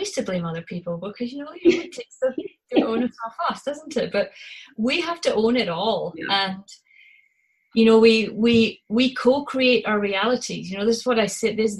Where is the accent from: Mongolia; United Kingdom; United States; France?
United Kingdom; Scotland; accent: Scottish; So if you like my Scottish accent, you can listen to me for hours.